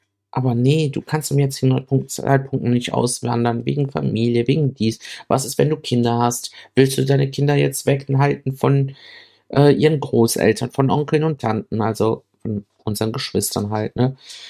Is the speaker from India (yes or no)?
no; Southern Italy, Italy; Ich meine, wir kommen halt aus dem Süden auch. Auch Dorfgebiet.